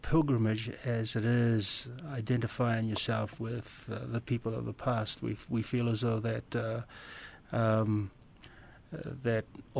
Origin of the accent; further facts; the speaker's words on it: New Zealand; Actually, I'm from New Zealand originally.